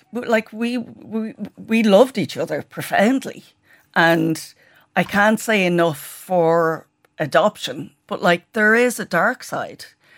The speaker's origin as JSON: {"language": "English", "town": "Blackrock", "region": "Leinster", "country": "Ireland", "tie": "born or raised there", "also_born_or_lived": "England", "said": "I was born in England in a very fancy hospital because she was fancy. And then I was put in an orphanage in Blackrock."}